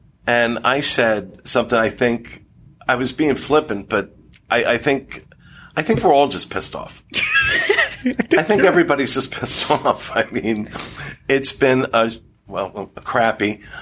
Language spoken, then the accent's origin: English; New Jersey, United States; I mean, I'm from New Jersey. I mean, it's required, I think.